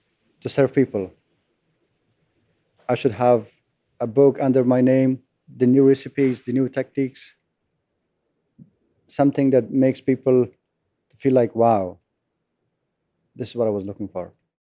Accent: Afghanistan; moved away; when I came from Afghanistan, what happened to me

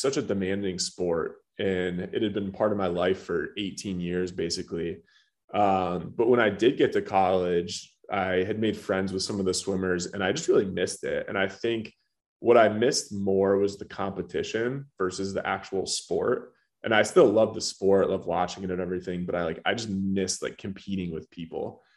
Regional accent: Michigan, United States; moved away as an adult; now in Texas, United States; A lot of fun growing up in Michigan, but it was pretty cold and chilly up there, as I'm sure you know from being from Indiana. And that's why I ended up moving down to Texas.

